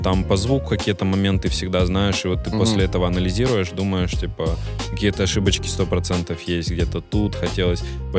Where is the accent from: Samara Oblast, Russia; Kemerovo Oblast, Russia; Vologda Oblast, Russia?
Vologda Oblast, Russia; Vologda; Мой родной город.